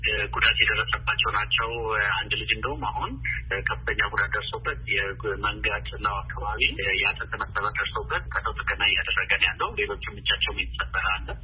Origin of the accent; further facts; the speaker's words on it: Jimma, Oromia, Ethiopia; born there; አባቴ ተወልዶ የሚያደገው ወለጋ ውስጥ ነው፣ እኛም የተወለድነው እንግዲህ ጅማ ውስጥ ነው።